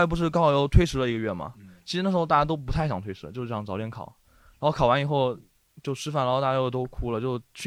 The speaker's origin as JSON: {"language": "Chinese", "region": "Jiangxi", "country": "China", "said": "我是江西的。"}